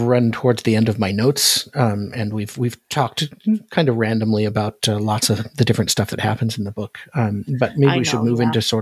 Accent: Alaska, United States; But yeah, I'm from Alaska originally

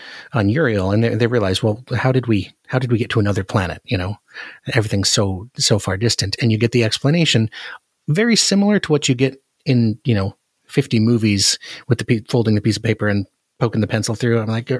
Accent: Anchorage, Alaska, United States; See, I grew up in Anchorage, and when it's 40 below and you breathe in, that's the knife in your lungs.

